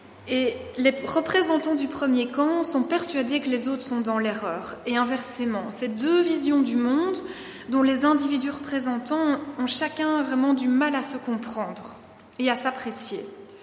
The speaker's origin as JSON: {"language": "French", "region": "Brussels", "country": "Belgium", "said": "chez nous à Bruxelles dans le Nord, c'est très très très cadencé"}